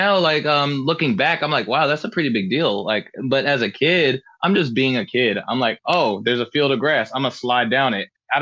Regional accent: Frankfurt, Hesse, Germany; moved away; also born or lived in Tacoma, Washington; So I was born in Tacoma, Washington, and I was only there for about 2 months, I would say. My dad got restationed in Germany.

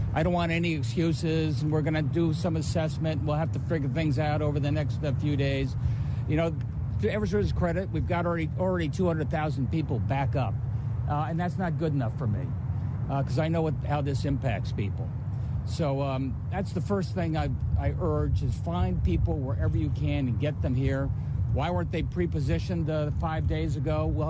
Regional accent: Missouri, United States; But I am from the Show Me State, and I want to see the good words in there turned into action.

